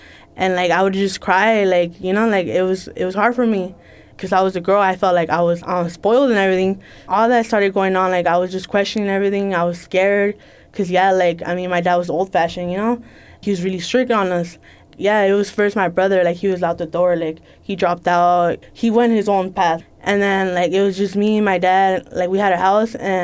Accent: Mexico; now in United States; To begin with, I'm not born in the U.S. I came from Mexico. I came over here with my dad.

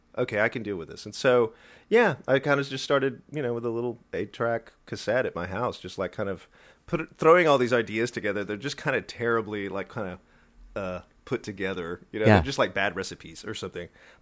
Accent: San Antonio, Texas, United States; I was in the 80s, as I grew up in San Antonio, the very first bands

